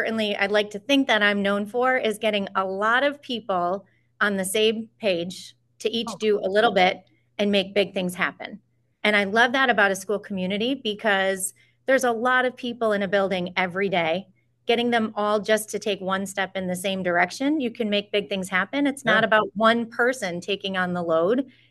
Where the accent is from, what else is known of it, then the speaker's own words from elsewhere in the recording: Pittsfield, United States; Well, I was born in Pittsfield. I've lived here my whole life. And I've actually lived in the same house for the last 48 years. I grew up on one side and I'm growing old on the other.